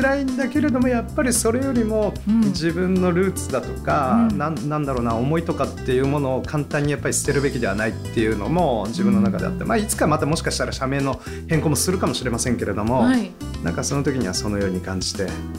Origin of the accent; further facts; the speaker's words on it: Kurashiki, Okayama, Japan; born there; moved away as an adult; also born or lived in Tokyo; 生まれたのは倉敷なんですけれども、